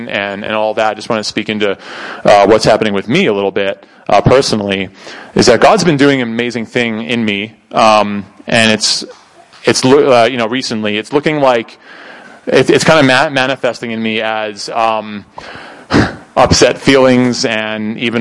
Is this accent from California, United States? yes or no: no; New York, United States; I'm from New York. We were, like, several decades ahead of our time.